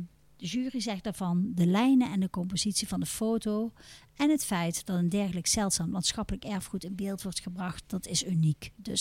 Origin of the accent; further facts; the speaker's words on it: Tholen, Zeeland, Netherlands; Dat we enerzijds toch een beetje kijken naar de Brabantse, maar we zijn ook echt Zeeuws.